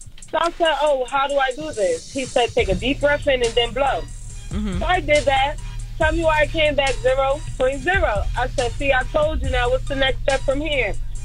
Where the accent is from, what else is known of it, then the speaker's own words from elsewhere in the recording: New Jersey, United States; now in North Carolina, United States; I live in North Carolina, but I'm from New Jersey.